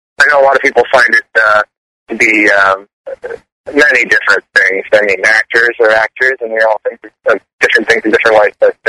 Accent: Petersburg, Virginia, United States; I grew up in Petersburg, Virginia, and okay.

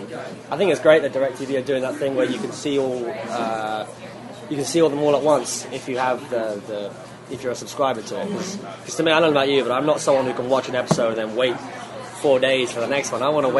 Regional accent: United Kingdom; especially as a Brit.

